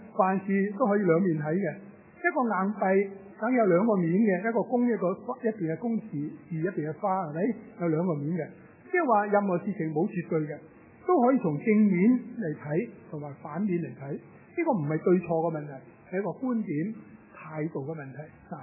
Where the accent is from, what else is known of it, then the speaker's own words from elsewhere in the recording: China; 我在内地长大